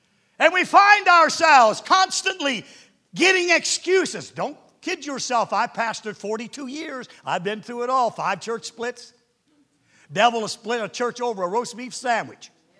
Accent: Nova Scotia, Canada; Because I'm just an old country boy. I'm a Canadian from Nova Scotia.

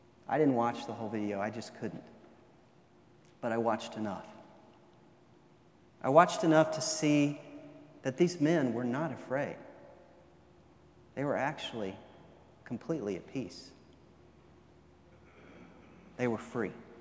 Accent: United States; And I am thankful to be an American.

